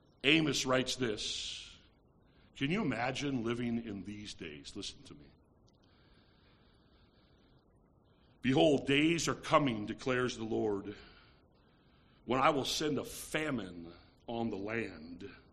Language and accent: English; New York, United States; But I cannot tell you as a New Yorker, you see.